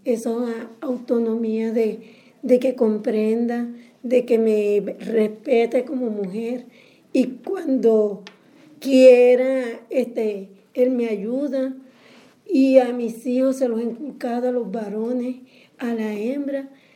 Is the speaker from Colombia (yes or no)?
yes; San Jacinto, Bolívar, Colombia; vengo de San Jacinto Bolívar, vivo en un barrio llamado Sevilla Alegría.